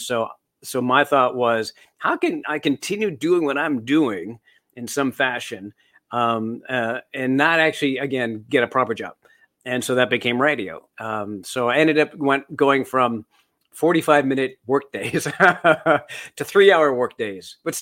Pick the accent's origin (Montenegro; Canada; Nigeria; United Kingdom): Canada; I'm Canadian originally, and I'd been around the United States quite a bit.